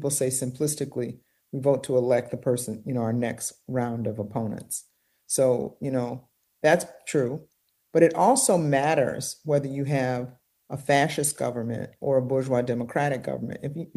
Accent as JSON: {"language": "English", "town": "Detroit", "region": "Michigan", "country": "United States", "tie": "born or raised there", "said": "in my day, and I grew up in Detroit in the 1970s, there was a lot of talk of revolution."}